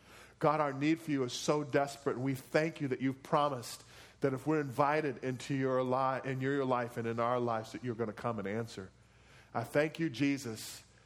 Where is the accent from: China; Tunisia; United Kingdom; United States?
United States; Baltimore, Maryland; And I'm from Baltimore. What are the odds of that?